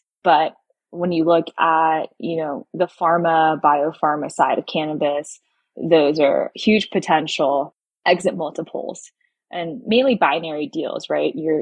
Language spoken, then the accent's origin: English; San Francisco, California, United States; I grew up in San Francisco, and my brother got in trouble for having, you know, weed in his car at one point by my mom. But where I went to high school, I went to Lowell